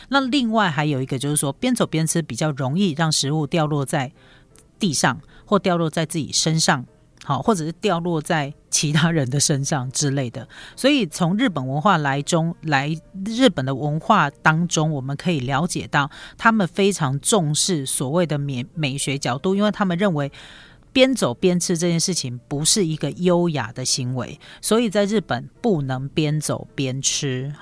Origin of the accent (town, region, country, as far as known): Taiwan